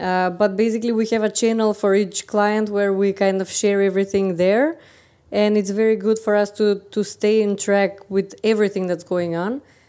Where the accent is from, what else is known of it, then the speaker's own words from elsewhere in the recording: Skopje, North Macedonia; from Skopje, Macedonia.